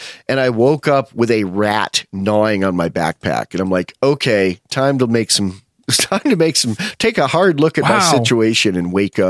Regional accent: New York, United States; now in San Francisco, United States; We're from New York, not New York City, but from New York State. And so, yeah, I moved to San Francisco

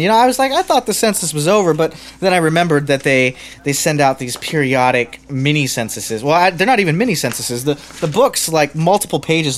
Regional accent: United States; I don't think that just because I'm an American, I need to pledge my loyalty to the people in the Senate or the president. I'm an American by virtue of my ideas.

